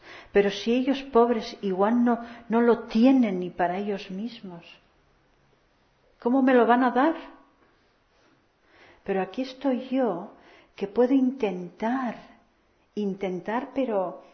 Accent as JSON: {"language": "Spanish", "country": "Spain", "tie": "born there", "moved": "as an adult", "lives_now": "Canary Islands, Spain", "said": "Y yo que nací aquí en la península y que después me fui por trabajo allí"}